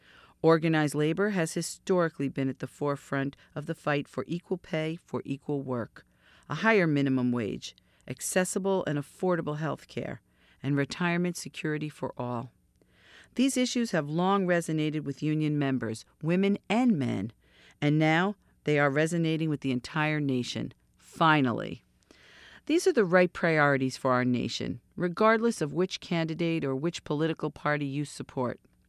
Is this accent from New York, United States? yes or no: yes; New York, United States; As a young woman and aspiring teacher growing up in Westchester County in the 60s and 70s, I studied their stories.